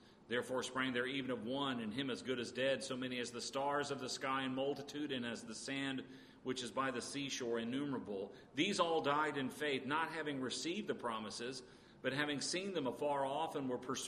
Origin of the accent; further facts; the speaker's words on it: Columbia, United States; It was the year I was born. So this has been my city, my hometown.